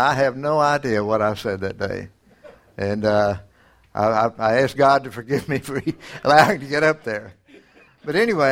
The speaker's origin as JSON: {"language": "English", "town": "Pine Bluff", "region": "Arkansas", "country": "United States", "said": "And so I was from Pine Bluff, Arkansas, and this was down below Warren, a little community down there."}